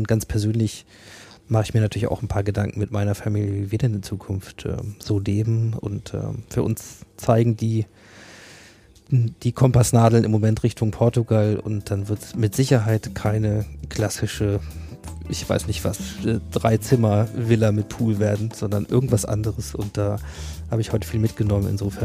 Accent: Hannover, Lower Saxony, Germany; über Hannover, meine Heimatstadt

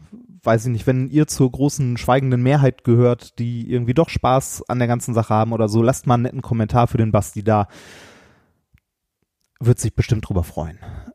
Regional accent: North Rhine-Westphalia, Germany; Wir kommen aus dem Pott, wir beleidigen uns durchgehend.

